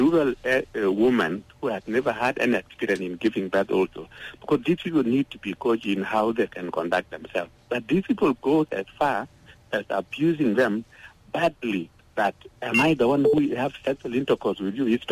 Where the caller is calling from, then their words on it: Rumbek, Lakes, South Sudan; I'm calling from Rumbek.